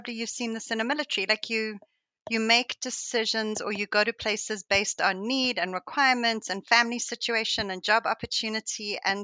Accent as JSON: {"language": "English", "country": "South Africa", "also_born_or_lived": "Europe", "moved": "as an adult", "lives_now": "United States", "said": "I suppose I don't often think of myself as an immigrant, but my kids remind me consistently that I'm an immigrant. So I come from South Africa"}